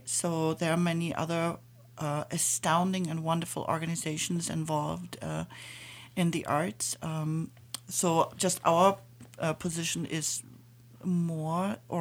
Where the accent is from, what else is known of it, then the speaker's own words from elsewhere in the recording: Germany; now in Sandpoint, United States; I'm bicontinental. I was born and raised in Germany.